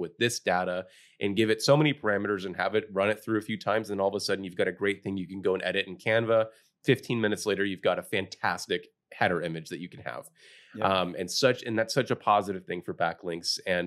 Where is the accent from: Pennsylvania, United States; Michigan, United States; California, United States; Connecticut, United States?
California, United States; San Diego; I feel that I grew up here in San Diego.